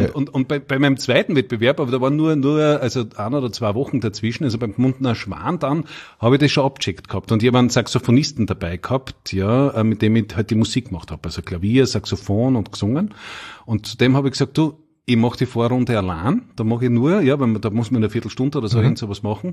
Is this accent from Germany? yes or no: no; Knittelfeld, Styria, Austria; ich bin ja ein Knittelfeller, gebürtiger Steirer.